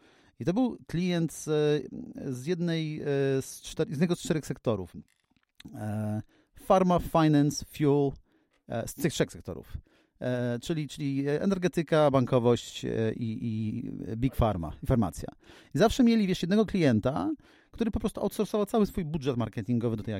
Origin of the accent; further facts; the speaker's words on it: Masovian Voivodeship, Poland; moved away as an adult; also born or lived in Warsaw; now in United Kingdom; jestem takim dzieckiem pokolenia stanu wojennego. Gdzieś tam dorastałem sobie w małym miasteczku koło Radomia potem przyszedł czas na studia, wyjechałem do Warszawy.